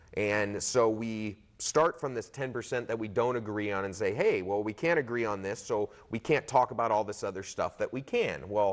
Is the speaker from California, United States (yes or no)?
yes; California, United States; I've been here about 10 years. And just kind of fell in love with the area. I'm from Southern California and came up here for school, graduated from HSU and everything